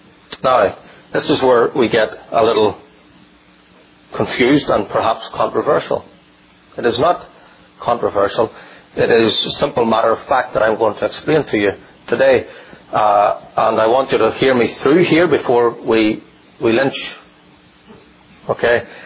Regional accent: Northern Ireland, United Kingdom; where I grew up in Northern Ireland, we still use that word, the old Scottish word Kirk

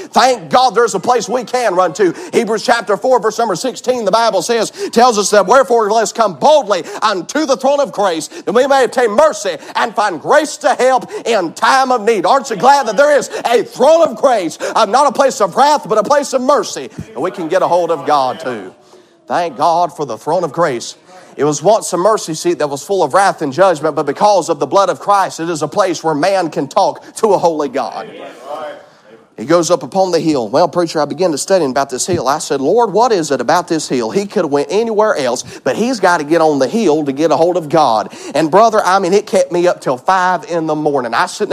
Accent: Georgia, United States

